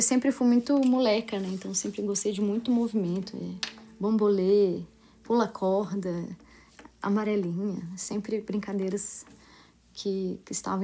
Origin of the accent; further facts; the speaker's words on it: Brasília, Federal District, Brazil; Tá aqui de Brasília. Sou de Brasília. Nasci em 80. Aqui no plano piloto, né? Sou de Brasília mesmo.